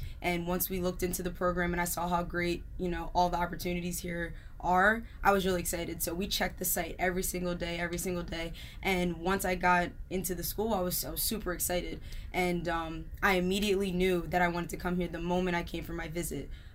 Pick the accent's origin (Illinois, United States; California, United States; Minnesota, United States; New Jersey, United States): New Jersey, United States; and I'm from South Jersey